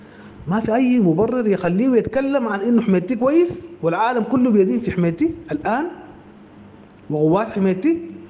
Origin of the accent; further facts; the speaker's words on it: Sudan; احنا كشعب سوداني